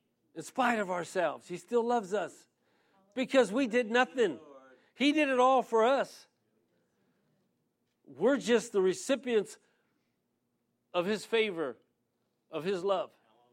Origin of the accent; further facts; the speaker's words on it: San Diego, California, United States; I was born here in San Diego, born and raised here in San Diego. My dad comes from a family of 12. My mom comes from a family of 14, all here in San Diego. As many Hispanic families, we were all part of the Catholic faith.